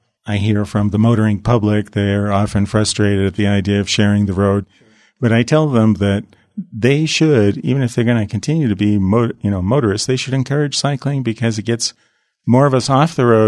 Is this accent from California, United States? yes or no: yes; Corona del Mar, California, United States; at the Oasis Senior Center in Corona del Mar, you know, right in my hometown